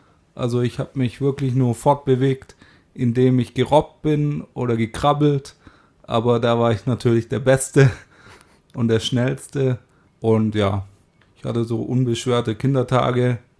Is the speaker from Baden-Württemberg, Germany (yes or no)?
yes; Neuhausen auf den Fildern, Baden-Württemberg, Germany; first language French; Ich bin aufgewachsen in der Filderregion bei Neuhausen auf den Fildern. Und genau, da leben meine Eltern immer noch.